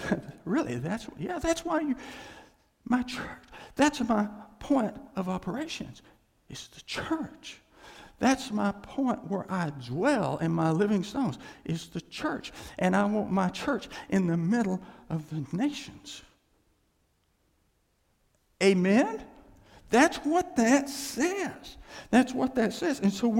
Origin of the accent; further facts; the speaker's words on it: Texas, United States; You know, I grew up in West Texas